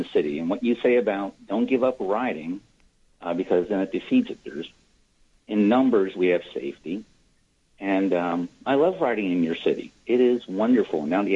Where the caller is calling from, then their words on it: Harrisburg, Pennsylvania, United States; From Harrisburg, PA.